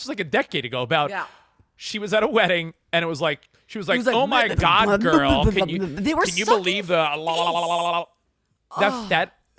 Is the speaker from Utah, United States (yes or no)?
no; Long Island, New York, United States; now in California, United States; You know, my wife and I lived in Manhattan. We lived in Hoboken, New Jersey. I grew up on Long Island. I lived in Brooklyn.